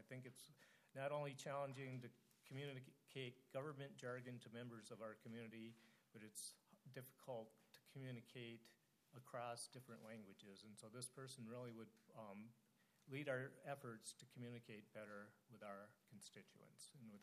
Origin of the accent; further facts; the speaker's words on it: Minnesota, United States; they, of course, have faced a vastly different experience than I've experienced growing up in Minnesota.